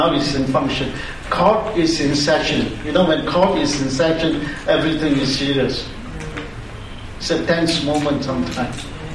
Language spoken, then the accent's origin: English; Australia; you as an Australian citizen, you go there, if anything goes wrong, anything that you want to inquire or take assurance of security, you go to an Australian embassy, isn't it? Because there's an ambassador representing my country.